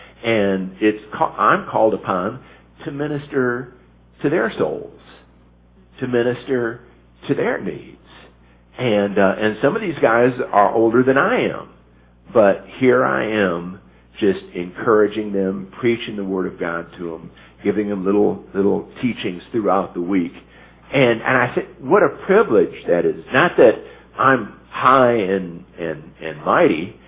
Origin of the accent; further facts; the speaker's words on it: Flint, Michigan, United States; In the city that Terry and Joy and I grew up in Flint, Michigan